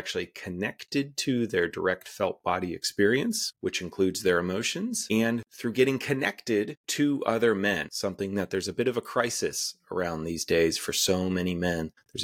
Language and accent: English; Midwest, United States; I was lower middle class, white man, growing up in Midwestern America in the 80s and 90s.